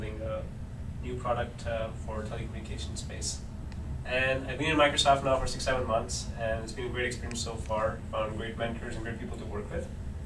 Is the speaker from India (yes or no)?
yes; India; born there; also born or lived in Canada; But essentially, I was born in India and pretty much raised everywhere. Most recently, Canada. I was there for 8 years for my undergrad.